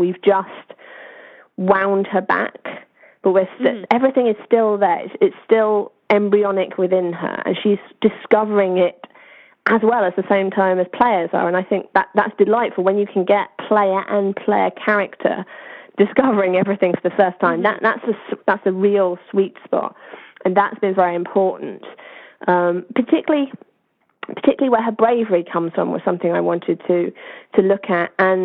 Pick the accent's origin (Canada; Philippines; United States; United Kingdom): United Kingdom; So being British certainly helped there.